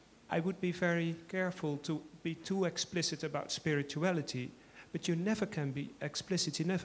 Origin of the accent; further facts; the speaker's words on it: Utrecht, Netherlands; English is a second language; from the Netherlands, Utrecht, and a psychiatrist.